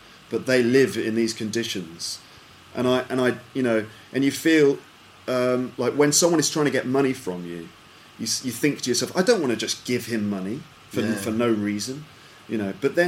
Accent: England, United Kingdom; So, you know, I think probably us Europeans or us English, you know, when we go there, we're terribly English.

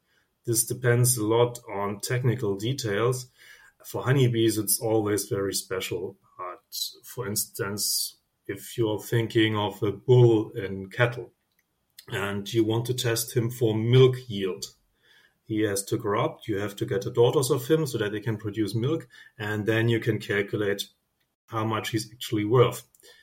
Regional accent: Germany; I'm from Germany

